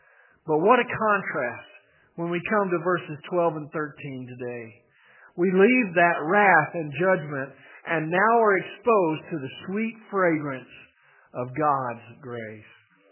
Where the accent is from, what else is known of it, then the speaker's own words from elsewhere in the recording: Texas, United States; Now, for a lot of my life, I grew up in West Texas. North Central Texas and then West Texas.